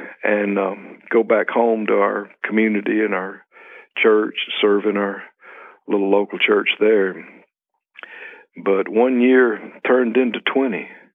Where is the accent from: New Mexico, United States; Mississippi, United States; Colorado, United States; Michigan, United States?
Mississippi, United States; I was born in Mississippi in the central part, out in the country, rural area, and had a good life, and it was a good childhood.